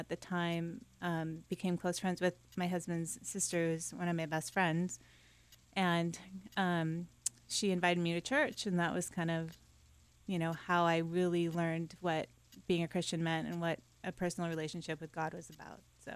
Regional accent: Hawaii, United States; also born or lived in Japan; I was born and raised in Hawaii and in Japan. So I actually had Japanese nannies growing up, and I would spend half the year going to school in Japan and kind of go back and forth between Hawaii and Japan. So I consider myself half Japanese

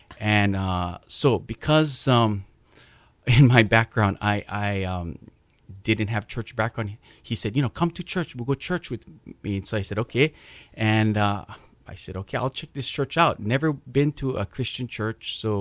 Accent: Waipahu, Hawaii, United States; I grew up in Waipahu and graduated in 1981 from that school.

